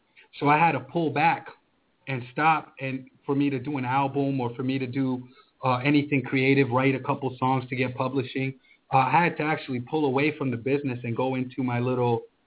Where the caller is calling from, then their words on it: Orlando, Florida, United States; I'm calling in from Orlando, Florida.